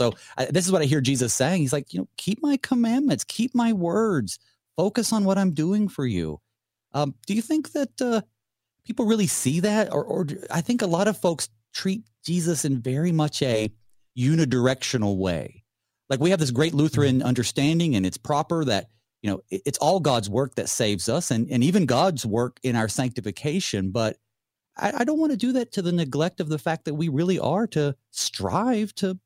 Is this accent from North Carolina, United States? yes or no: yes; North Carolina, United States; growing up in North Carolina in the western part, 32 was cold, and is about as cold as it usually got.